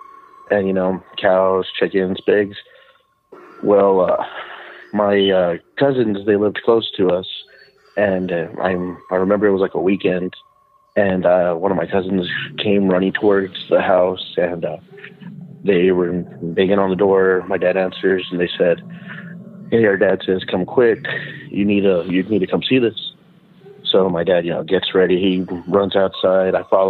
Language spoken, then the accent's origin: English; Texas, United States; I'm from South Texas.